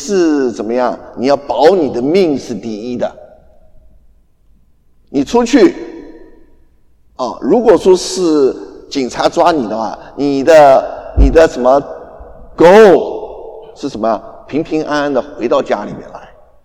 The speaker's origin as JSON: {"language": "Chinese", "country": "China", "said": "我们中国人教会的话很注意这些事情"}